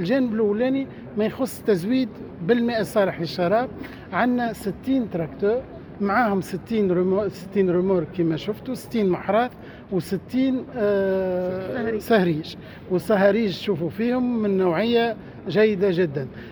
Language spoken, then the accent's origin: Arabic; Tunisia; عندنا في تونس 2465 مدرسة ريفية